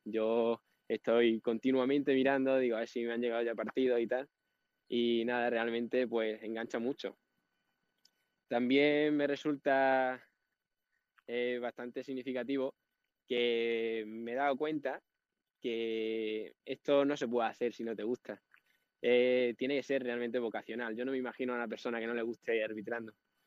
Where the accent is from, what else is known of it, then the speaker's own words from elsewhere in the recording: Extremadura, Spain; Que yo allí en mi pueblo, pues las delegaciones del comité extremeño estaban muy lejos.